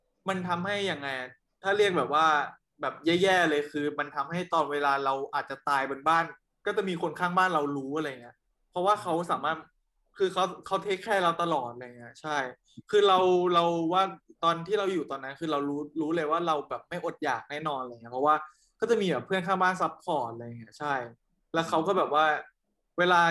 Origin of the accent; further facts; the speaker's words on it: Hankha, Chai Nat, Thailand; also born or lived in Phitsanulok; เราเกิดที่พิษณุโลกแล้วมาโตที่ชัยนาทอำเภอหันคา